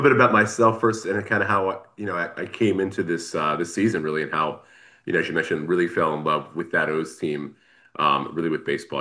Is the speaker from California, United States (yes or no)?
no; Rockville, Maryland, United States; I was growing up in Rockville, the DC suburbs.